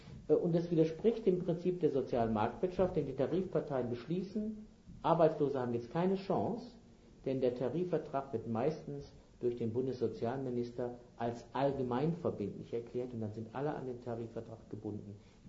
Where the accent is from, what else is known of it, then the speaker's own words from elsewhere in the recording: North Rhine-Westphalia, Germany; ich komme ja aus dem Ruhrgebiet